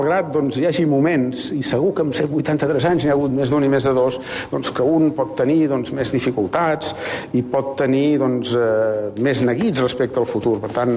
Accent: Catalonia, Spain; els uns venim d'Osona

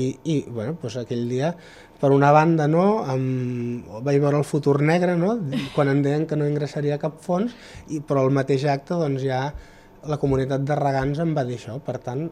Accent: Catalonia, Spain; me'n podia anar a la província de la qual provinc, perquè mm-hmm sóc del Penedès.

